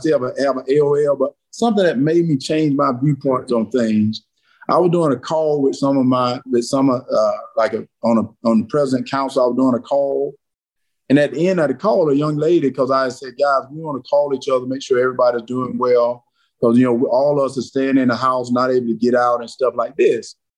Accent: Georgia, United States; you know, I grew up in South Georgia. I went to church. I love my parents. I love God.

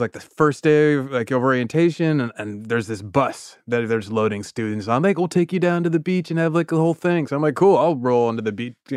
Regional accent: Chicago, Illinois, United States; And so I then told him I was from Chicago, and we bonded over that.

